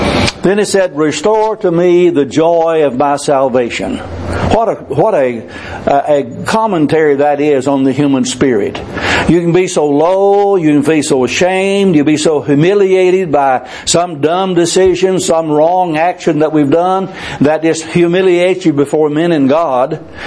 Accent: Gladewater, Texas, United States; As I grew up in Gladewater, after that, there would probably be 300, 400 on Sunday morning.

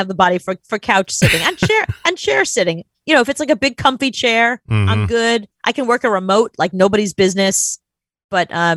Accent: Brooklyn, New York, United States; where I grew up in Brooklyn on the basketball courts

